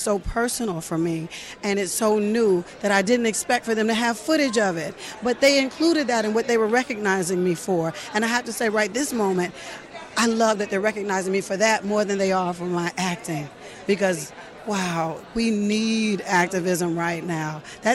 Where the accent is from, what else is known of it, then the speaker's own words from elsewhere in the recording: Atlanta, Georgia, United States; I'm a black woman who was honor for all my hard work in Atlanta, my hometown, by us.